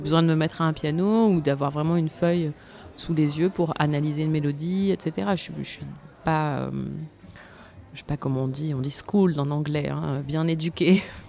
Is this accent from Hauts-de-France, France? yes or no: no; Marseille, Provence-Alpes-Côte d'Azur, France; On ne peut pas dire le contraire d'une ville comme Marseille.